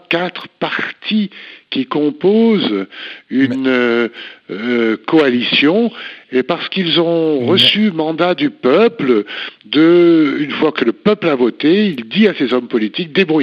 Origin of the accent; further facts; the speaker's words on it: France; je suis Français moi-même